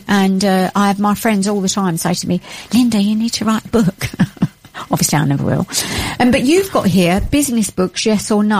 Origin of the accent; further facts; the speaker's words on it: United Kingdom; I said to the company, I am not American, I'm British. Please start all of my emails with hello.